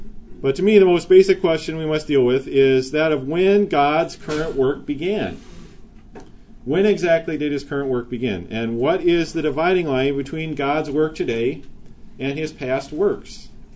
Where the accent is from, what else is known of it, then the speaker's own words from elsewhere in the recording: Minnesota, United States; Just like I'd be designated as being a Minnesotan.